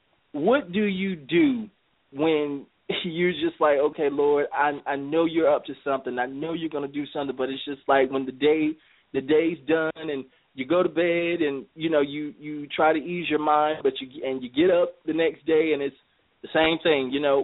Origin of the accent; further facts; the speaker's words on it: Charlotte, North Carolina, United States; I'm actually from Charlotte, North Carolina.